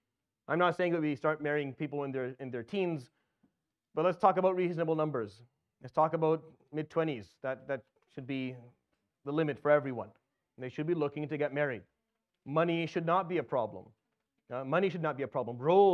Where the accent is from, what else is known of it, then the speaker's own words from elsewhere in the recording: Syria; moved away; I've seen stuff similar from where I used to live when I came from Syria.